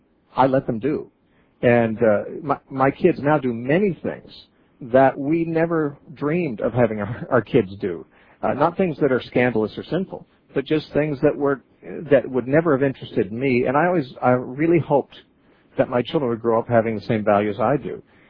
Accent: California, United States; moved away as an adult; also born or lived in Oregon / Idaho; now in Santa Cruz, United States; I grew up in California. I lived in Orange County and Santa Cruz until I was 30. And then I moved to Oregon, lived there for 16 years, and I lived in Idaho for about 3 or 4 years.

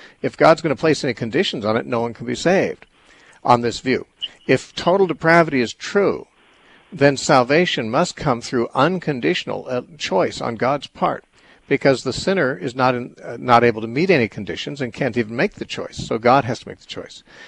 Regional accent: Ireland; However, it's wrong to say, well, because I'm Irish, of course I'm going to get angry a lot.

